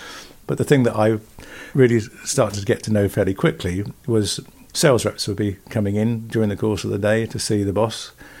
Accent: Oxford, South East England, United Kingdom; born there; I was born in Oxford. I was the fifth of six children. Had a very, very religious upbringing.

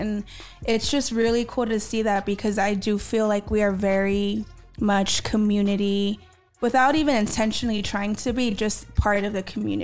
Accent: Los Angeles, California, United States; Born and raised in Los Angeles, born and raised in South Central.

